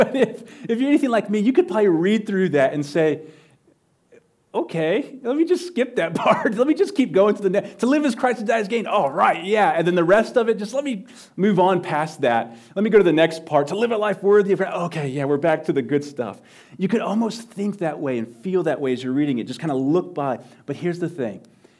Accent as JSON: {"language": "English", "region": "Texas", "country": "United States", "tie": "born or raised there", "lives_now": "Seguin, United States", "said": "Back where I grew up in West Texas, my pastor had these glasses with a cross on them"}